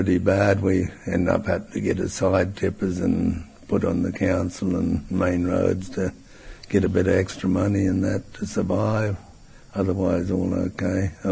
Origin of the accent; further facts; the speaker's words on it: Musgrave, Queensland, Australia; also born or lived in Cooktown; I moved 15 miles south in my life. My home was at Musgrave and our team is 15 miles south of Musgrave. So in my lifetime, I more or less moved 15 miles south.